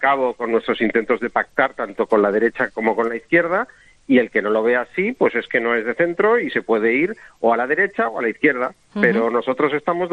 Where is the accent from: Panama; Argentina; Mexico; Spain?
Spain; como español